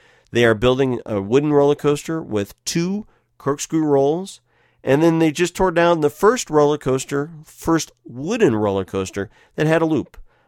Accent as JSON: {"language": "English", "town": "Bloomington", "region": "Illinois", "country": "United States", "tie": "born or raised there", "said": "I grew up near Bloomington Normal, Illinois, and there's an Effingham, Illinois, which is where he got the inspiration."}